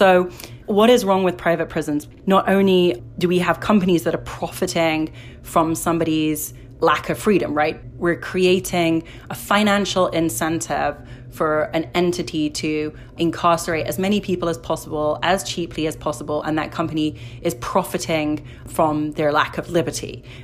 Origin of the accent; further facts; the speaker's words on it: United Kingdom; accent: British; And I remember, like, with my British accent, you know, firing out of the gates